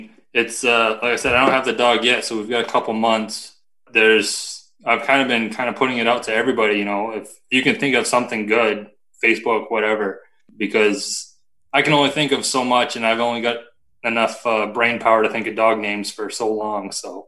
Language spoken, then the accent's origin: English; New Hampshire, United States; I grew up in Lakes region, right next to Lake Winnipesaukee.